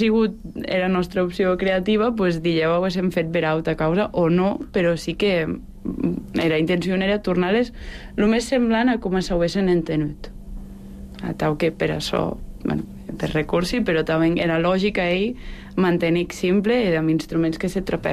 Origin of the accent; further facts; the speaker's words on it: Vic, Catalonia, Spain; perquè jo soc d'Osona, soc vesia de Vic